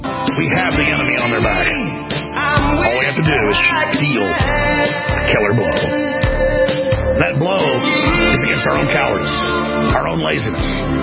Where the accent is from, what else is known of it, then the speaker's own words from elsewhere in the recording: Southern United States, United States; Fake Southerners. I'm a Southerner, you're not.